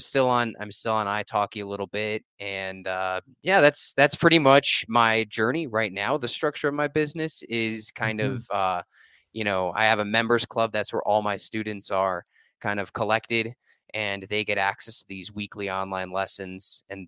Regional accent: Chicago, Illinois, United States; moved away as an adult; now in Costa Rica; Yeah, so I essentially, I'm from Chicago originally, and in college I studied journalism.

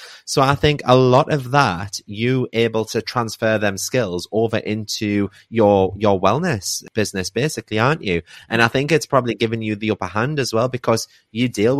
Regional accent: United Kingdom; And I think as a British culture, we don't like putting on other people.

